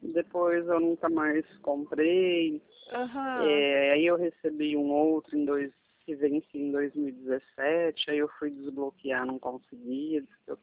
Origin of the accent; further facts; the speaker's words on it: São Joaquim da Barra, São Paulo, Brazil; Não, não, eu sou de São Joaquim da Barra.